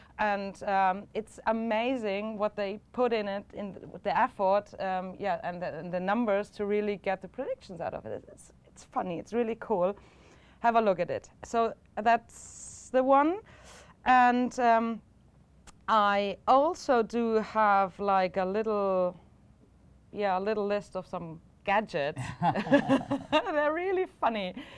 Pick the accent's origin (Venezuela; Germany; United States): Germany; And I'm from Germany.